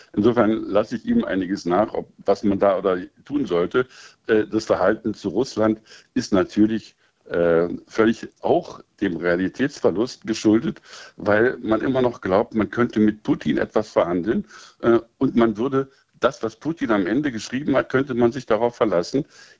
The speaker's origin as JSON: {"language": "German", "region": "East Germany", "country": "Germany", "said": "Wir sind als Ostdeutsche, wenn man die Strukturen ansieht, selbstbewusst und aufrecht in die deutsche Einheit gegangen"}